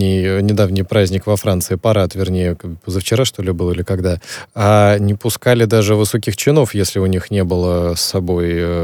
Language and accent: Russian; Moscow, Russia; Я думаю, как и многие москвичи, о том, что вот сейчас через некоторое время столичная мэрия проанализирует